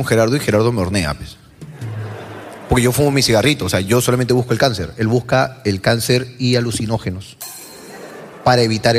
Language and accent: Spanish; Lima, Peru; yo a los 19 años recién salí de Lima por primera vez. Que me fui a Tarapoto, mi primer viaje.